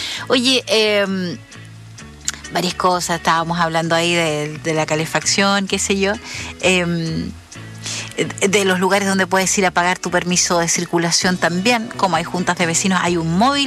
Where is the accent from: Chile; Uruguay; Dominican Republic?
Chile; south; somos del sur de Chile. Uno tiene como otra visión de la vida, digamos, porque como que se comparte más.